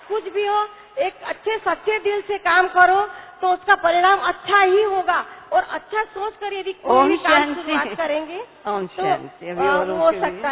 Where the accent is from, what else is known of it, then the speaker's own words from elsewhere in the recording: Nepal; मैं नेपाल से आई हुई हूँ